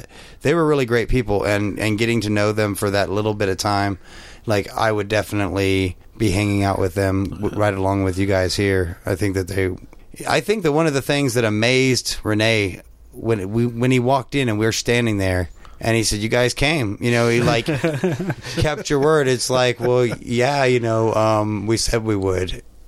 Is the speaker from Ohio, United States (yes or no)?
no; Kansas, United States; We're from Kansas. We took you literally, buddy.